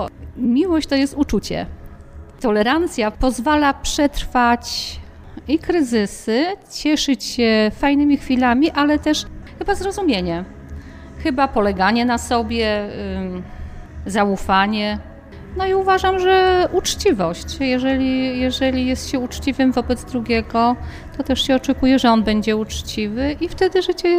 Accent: Syców, Lower Silesian Voivodeship, Poland; jestem z Sycowa.

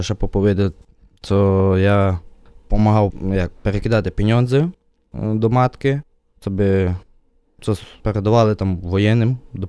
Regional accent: Chortkiv, Ternopil Oblast, Ukraine; Polish is a second language; moved away as an adult; now in Poland; Ja sam z Ukrainy, z Tarnopolia. Miasto Czortkowo. Przyjechał do Polski jak do pracy.

